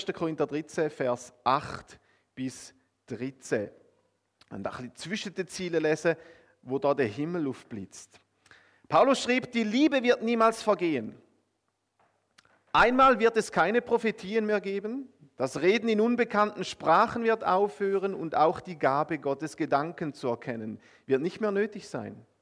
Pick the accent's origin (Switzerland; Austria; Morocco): Switzerland; Eastern Switzerland; born there; Und ihr hört, ich bin gebürtiger Ostschweizer. Ich rede nicht Zürichdeutsch.